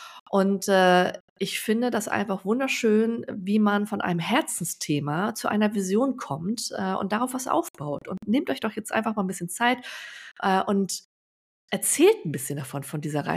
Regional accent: Hamburg, Germany; Da komme ich ja her, ja.

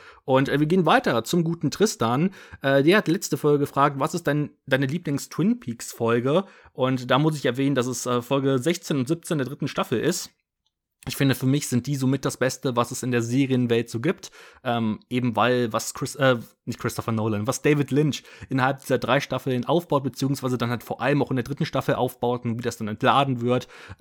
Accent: Cologne, North Rhine-Westphalia, Germany; Ich kann Karnevalslieder natürlich mitsingen als Kölner.

